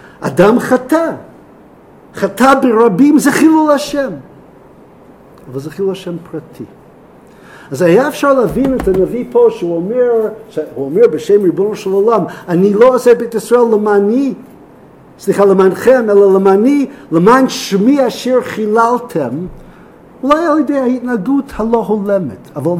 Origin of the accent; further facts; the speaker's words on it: Chicago, Illinois, United States; born there; Hebrew is a second language; לא נולדתי לא בתל אביב, לא בירושלים, אפילו לא בבית שן. נולדתי באיזה מקום קצת קטן, קצת נידח, שנקרא שיקגו, ככה באמריקה. יש שם רק 15 מיליון אנשים